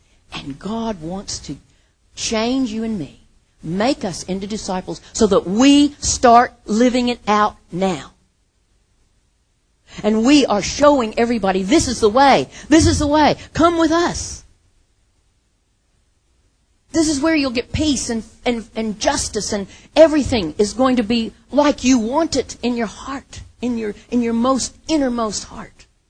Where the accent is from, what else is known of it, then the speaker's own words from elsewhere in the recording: United States; It's because there's a part of me, I am American, you know.